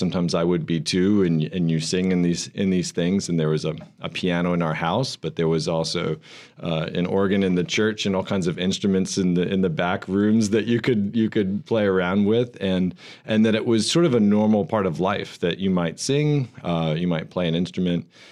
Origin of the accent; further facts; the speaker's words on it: North Carolina, United States; also born or lived in Florida; I was born in Florida, and then really did most of my growing up years after age seven in North Carolina, in sort of a rural area of North Carolina.